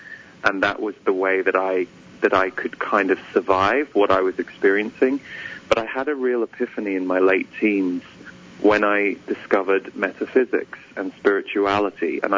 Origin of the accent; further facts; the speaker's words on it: England, United Kingdom; born there; So I was born in England. I'm 44 now. And I was born into a very loving family, but not necessarily an overtly spiritual family.